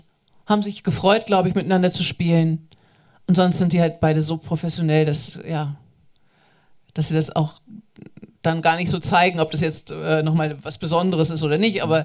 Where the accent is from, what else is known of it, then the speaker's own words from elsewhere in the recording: Hanover, Lower Saxony, Germany; accent: Standard German; weil ich Hochdeutsch spreche. Ich komme aus Hannover, ich beherrsche leider keinen Dialekt.